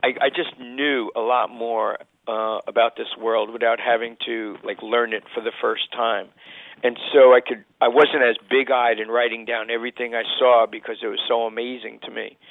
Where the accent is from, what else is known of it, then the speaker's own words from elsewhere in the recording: Bronx, New York, United States; About growing up in the Bronx, because at that point I was at Stanford, and I'd never really been out of New York State before